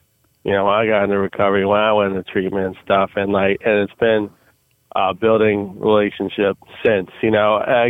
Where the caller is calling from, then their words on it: Burlington, New Jersey, United States; No. I'm calling from Burlington, New Jersey.